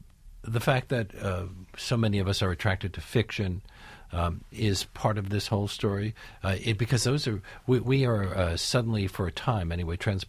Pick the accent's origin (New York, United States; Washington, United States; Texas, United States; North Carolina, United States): New York, United States; also born or lived in England; Now, I grew up in New York in an environment where everybody believed in the efficacy of psychotherapy. And then I went to school in England where nobody seemed to believe in it.